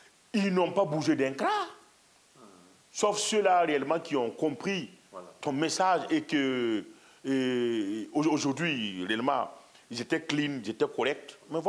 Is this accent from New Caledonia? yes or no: no; Burkina Faso; French is a second language; J'ai dit, je venais de Burkina Faso.